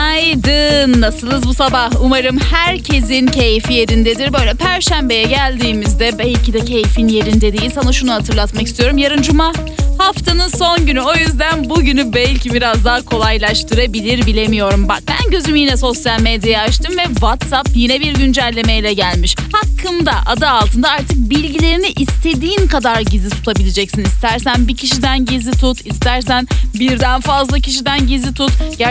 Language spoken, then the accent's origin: Turkish; İzmir, Turkey; Ya da ben bilmiyorum, bir İzmirli olarak çok fazla üşüyorum.